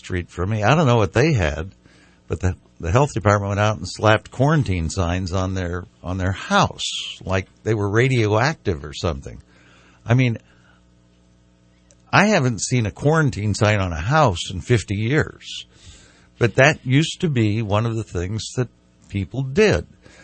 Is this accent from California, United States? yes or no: yes; California, United States; I mean, in the little town I grew up in the San Joaquin Valley of California